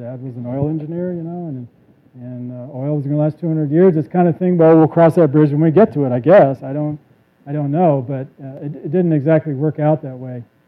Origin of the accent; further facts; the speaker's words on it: Dallas, Texas, United States; here we are in Dallas. I grew up in Dallas.